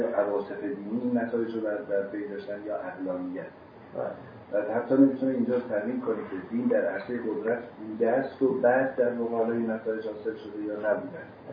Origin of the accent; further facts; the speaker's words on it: Iran; مثلا به عنوان یک ایرانی خوب